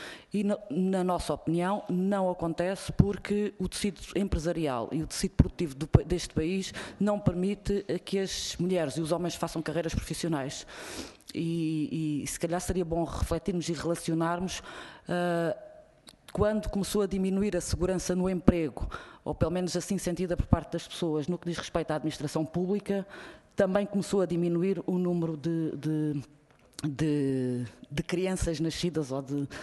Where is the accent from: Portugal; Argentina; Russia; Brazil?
Portugal; todos temos enquanto portugueses